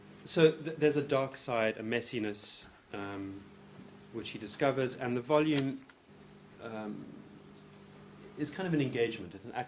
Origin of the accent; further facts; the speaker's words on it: Johannesburg, Gauteng, South Africa; Johannesburg, my hometown, the city I think I know, is not the city I think I know.